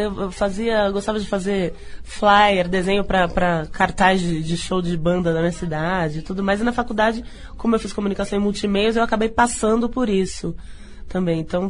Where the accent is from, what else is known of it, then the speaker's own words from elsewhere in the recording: Minas Gerais, Brazil; Então eu cresci em Minas